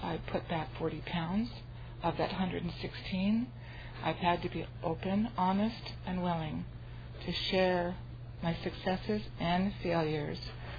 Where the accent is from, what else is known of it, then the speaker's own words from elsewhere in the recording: The Dalles, Oregon, United States; I'm from the Dalles, Oregon, in the beautiful Columbia River Gorge.